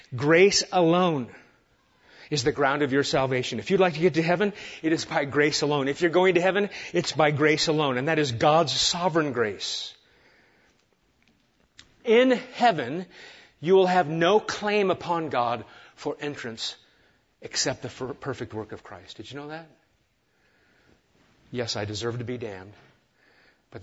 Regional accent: United States; because I'm an American

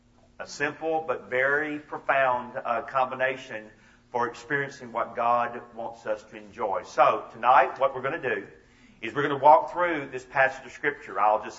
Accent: Atlanta, Georgia, United States; As you can probably already tell, I'm not from your part of the country. I am from Atlanta, Georgia. That is where I grew up, along with my wife, Charlotte.

